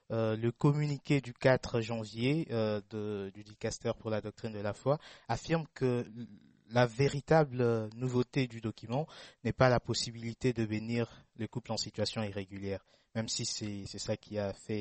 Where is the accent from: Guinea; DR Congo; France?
DR Congo; Kinshasa; quand on vient du Congo, Kinshasa comme moi